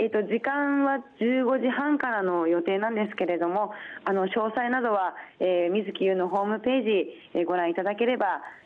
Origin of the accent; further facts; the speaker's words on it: Saitama, Japan; 私の地元埼玉県なんですけれども